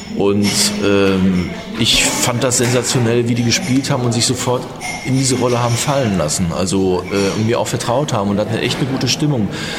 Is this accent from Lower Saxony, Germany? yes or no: no; Dortmund, North Rhine-Westphalia, Germany; da muss man als Dortmunder das einfach machen